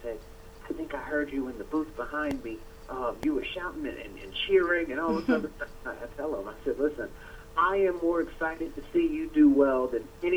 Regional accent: Yonkers, New York, United States; I grew up in Yonkers, and I went to school down south, and so spent a good bit of years down there. And I've been back in New York since last October

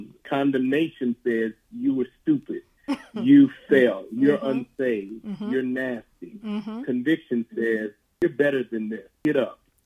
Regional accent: Shaker Heights, Ohio, United States; We grew up together in Shaker Heights, Ohio.

